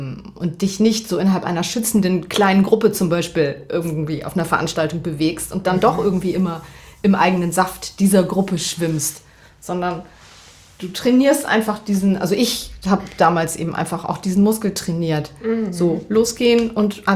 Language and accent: German; Verden, Lower Saxony, Germany; Und ich komme aus Verden. Das ist für diejenigen, die das nicht kennen, zwischen Bremen und Hannover, Verden an der Aller.